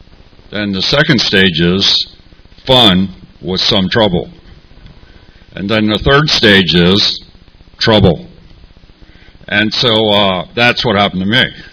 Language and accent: English; Maryland, United States; moved away as an adult; now in Ocean Beach, United States; And I'm from Maryland originally, but I've lived in OB like over 40 years.